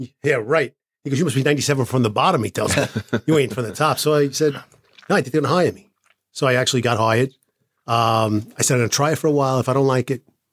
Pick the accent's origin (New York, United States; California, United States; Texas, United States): New York, United States; Queens; I grew up in Queens and Queens, Maspeth. It was an area where, you know, it was blue collar.